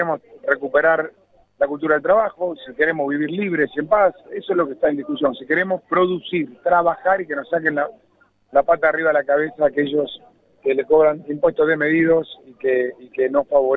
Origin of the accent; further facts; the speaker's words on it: Argentina; tenemos que discutir los problemas estructurales que tenemos como argentinos.